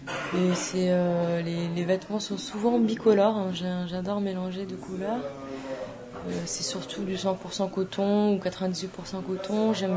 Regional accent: Toulouse, Occitanie, France; puisque je suis de Toulouse.

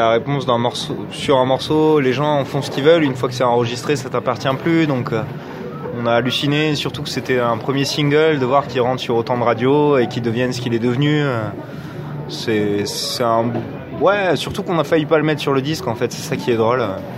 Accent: Toulouse, Occitanie, France; c'est important de se rappeler d'où tu viens. Et c'est toujours émouvant d'y revenir. Tu vois, à chaque fois qu'on revient à Toulouse ou dans la région, on est hyper touché

